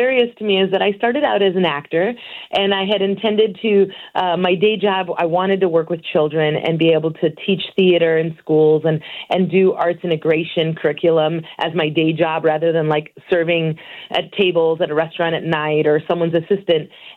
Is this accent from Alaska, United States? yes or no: no; Chicago, Illinois, United States; I grew up in Chicago hearing stories of Three Little Pigs and the Little Red Hen. I can tell you all about Paul Bunyan, but I had never heard stories from Colombia or from Mexico or from Central America.